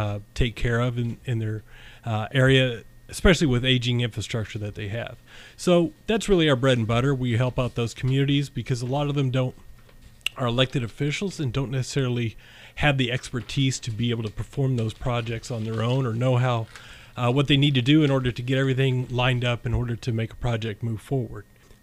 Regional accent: Linton, Indiana, United States; now in Washington, United States; Well, I grew up in the area. I grew up in Linton, Indiana, moved to Washington about 10 years ago

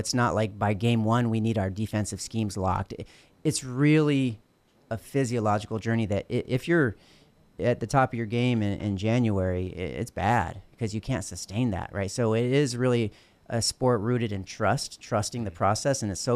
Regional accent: United States; I would have to say, as an American, I'm a little biased too.

